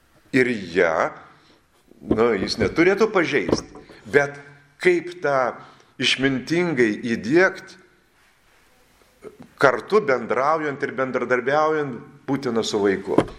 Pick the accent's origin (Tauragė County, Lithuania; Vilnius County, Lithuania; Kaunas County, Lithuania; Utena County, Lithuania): Utena County, Lithuania; Utena; Aš tiesiog žaviuosi savo vaikiste ir gyvenimu Utenoj. Tai dėl to aš ir esu iš Utenas iki šiol. Vilniuje irgi sakydavo iš Utenas ir Kaune sakysiu iš Utenas.